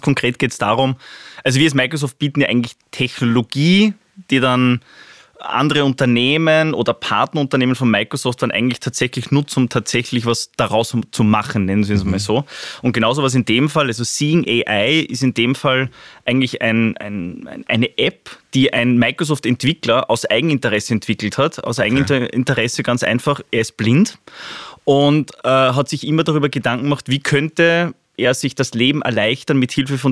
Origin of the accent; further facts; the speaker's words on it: Upper Austria, Austria; born there; now in Vienna, Austria; ich bin gebürtiger Oberösterreicher, seit 2 Wochen 40 Jahre